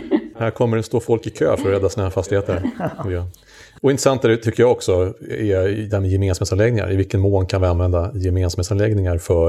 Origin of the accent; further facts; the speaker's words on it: Södermanland, Sweden; Det är någonting man kan bli lite avundsjuk på som sörmlänning.